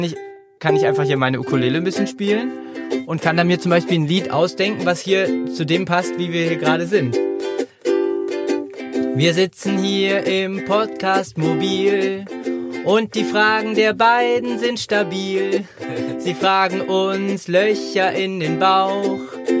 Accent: Düren, North Rhine-Westphalia, Germany; born there; Und ich bin in Düren geboren.

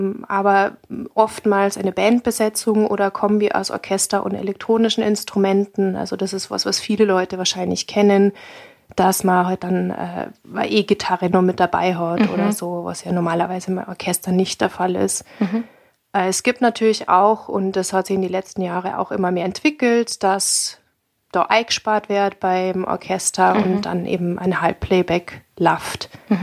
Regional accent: Bavaria, Germany; Ja, ich bin ja gebürtig im Landkreis Rosenheim aufgewachsen und deswegen switch ich sofort hinein, wenn ich jemanden gegenüber sitze, der halt Mundart spricht.

